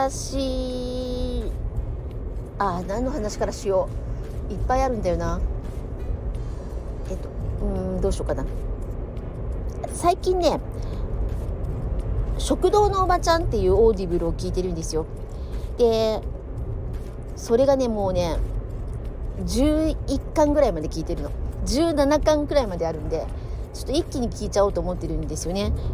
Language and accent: Japanese; Tokyo, Japan; 私だって東京生まれ東京育ちなんで、リンゴがどのようになっていくかっていうことを